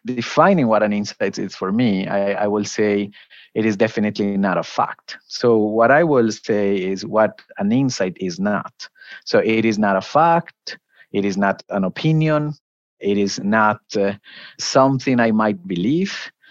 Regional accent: Colombia; English is a second language; So about me, I was born and raised in Colombia.

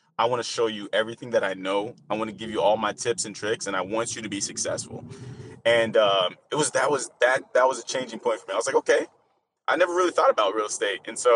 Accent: Whidbey Island, Washington, United States; also born or lived in California; But I was actually born in California. And raised in Whidbey Island. So we moved up from California to Washington State via military.

